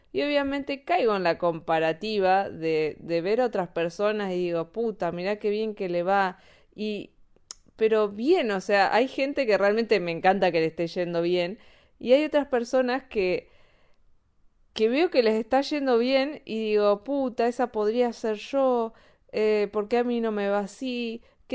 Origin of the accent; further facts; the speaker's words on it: Argentina; now in Spain; cuando nos mudamos de Argentina a España justamente, y cómo fue todo ese proceso de emigrar, de la ciudadanía, del NIE.